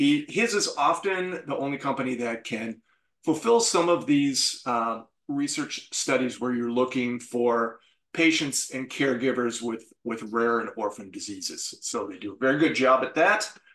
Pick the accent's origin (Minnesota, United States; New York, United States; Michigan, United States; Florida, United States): Minnesota, United States; St. Paul; because I'm from St. Paul originally.